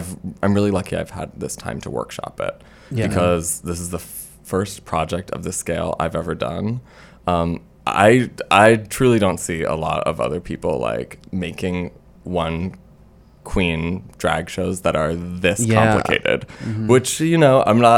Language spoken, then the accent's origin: English; Urbana, Illinois, United States; And then did one-off performances in London and in Los Angeles and in my hometown of Urbana, Illinois, bringing it back full circle.